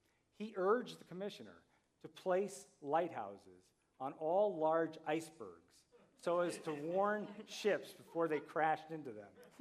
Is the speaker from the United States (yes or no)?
yes; Marblehead, Massachusetts, United States; I had only seen two lighthouses in my whole life from closer than about 150 feet, one of them in my hometown of Marblehead.